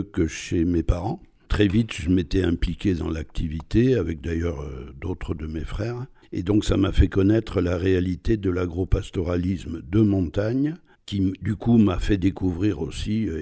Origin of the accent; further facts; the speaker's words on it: Luceau, Pays de la Loire, France; Probablement mon enfance à Luce-Saint-Sauveur et le fait d'avoir pour voisin une famille de tout petits paysans